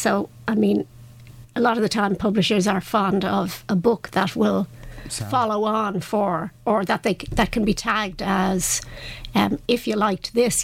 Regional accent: Dublin, Leinster, Ireland; I was born in Stonybatter was our first home when I was a small child. So I know the area very well. I know Phoenix Park very well.

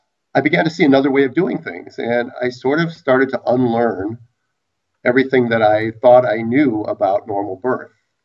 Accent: Minnesota, United States; now in Los Angeles, United States; I'm from Minnesota. I went to the University of Minnesota Medical School. And thus my rather aversion to cold weather at this point in my life. I've been living in California now for 30 years.

